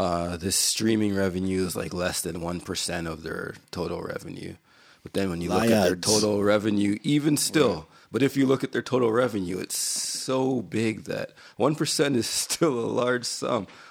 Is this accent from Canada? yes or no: yes; Canada; That's if so, that's very sad for us being Canadian.